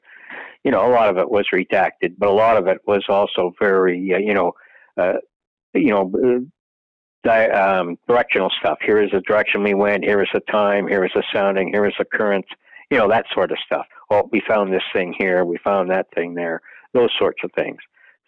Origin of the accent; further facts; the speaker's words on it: Canada; I don't think it was any discrimination against me at all as being a Canadian.